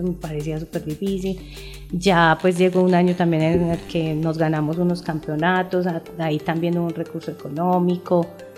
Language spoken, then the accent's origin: Spanish; Medellín, Antioquia, Colombia; born there; yo nací en la Comuna 1. Pero yo llevo aquí muchísimos años. La Comuna 4 a mí me ha dado todo, pues yo he sido de esta comuna y me siento muy privilegiada de vivir en ella